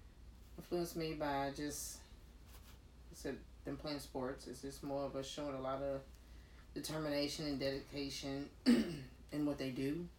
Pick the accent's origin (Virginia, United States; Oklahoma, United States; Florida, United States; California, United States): Virginia, United States; Norfolk; also born or lived in Louisville, United States; I mean, I liked it. Honestly, I grew up there. I lived in that neighborhood for like 11 years, and I just loved everybody in the neighborhood.